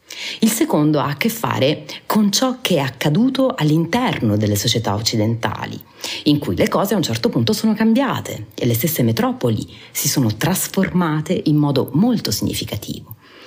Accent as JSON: {"language": "Italian", "town": "Taranto", "region": "Apulia", "country": "Italy", "said": "per me che vengo da Taranto e che fino a quel momento avevo sempre vissuto in città medio grandi e soprattutto in quartieri, diciamo, popolari"}